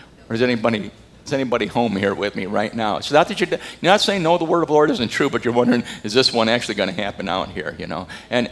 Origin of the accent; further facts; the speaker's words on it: Texas, United States; You know, it was almost like, you know, I'm from Texas.